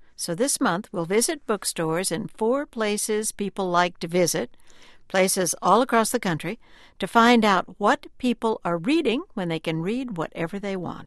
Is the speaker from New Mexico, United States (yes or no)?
yes; New Mexico, United States; What's the cookbook that's hot this summer? I'm from New Mexico, so I'm